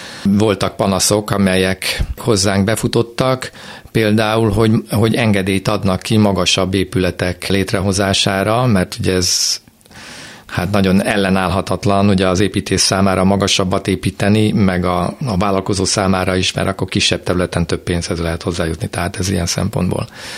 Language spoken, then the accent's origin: Hungarian; Budapest, Hungary; now in Veresegyház, Hungary; Veresegyházon. Budapestről költöztem, én egy belvárosi gyerek vagyok.